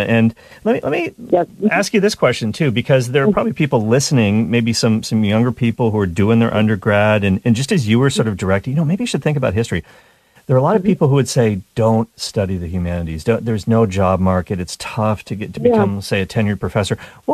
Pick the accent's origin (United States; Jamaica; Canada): Canada; Nova Scotia; But I'm from Nova Scotia, Canada, originally